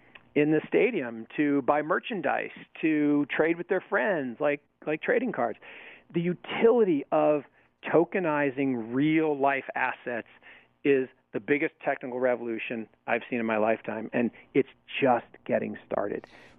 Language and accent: English; Seattle, Washington, United States; Coca-Cola, when I was growing up in Seattle, I could buy a Coke at 7-Eleven for 25 cents.